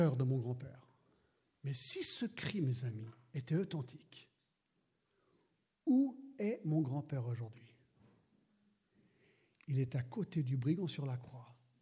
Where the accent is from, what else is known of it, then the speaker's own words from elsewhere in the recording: United States; Je suis rentré aux États-Unis, je suis américain d'origine